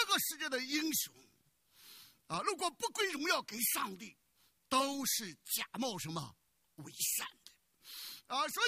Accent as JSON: {"language": "Chinese", "country": "China", "said": "我们从大陆来的啊"}